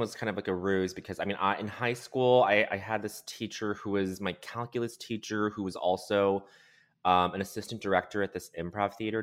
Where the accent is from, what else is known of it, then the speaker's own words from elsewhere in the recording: Montreal, Quebec, Canada; now in United States; I was growing up in Canada, in Montreal, where like the comedy there, the French Canadian sensibility for comedy is like wacky.